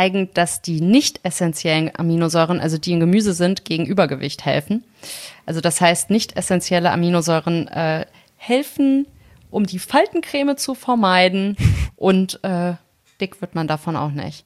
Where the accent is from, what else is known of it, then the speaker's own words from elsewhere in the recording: Hesse, Germany; Und ich komme ja aus Nordhessen